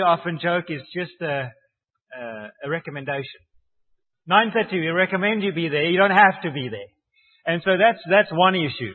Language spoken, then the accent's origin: English; South Africa; And so we are from South Africa and we are driving, but we're working with local people.